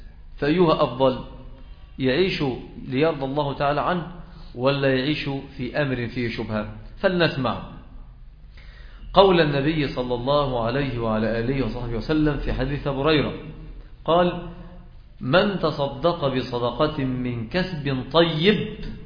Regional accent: Egypt; وأعلى نسبة بتسجل في وفيات الأورام موجودة عندنا في مصر

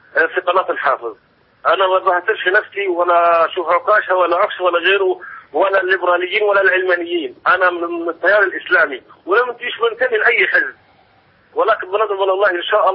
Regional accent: Upper Egypt, Egypt; والله إحنا أنا من الصعيد بتكلم

